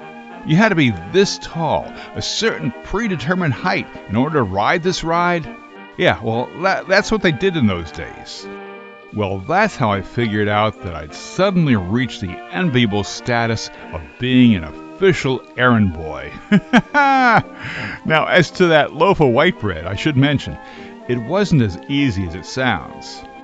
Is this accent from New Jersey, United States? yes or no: yes; Linden, New Jersey, United States; way back when I was a teenager in my hometown, Linden, New Jersey. Those were the days when the neighborhood was still semi-rural, with a dairy farm one block away.